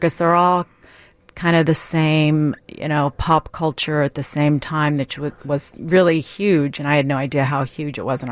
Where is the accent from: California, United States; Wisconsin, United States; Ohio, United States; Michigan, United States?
California, United States; San Diego; California, San Diego.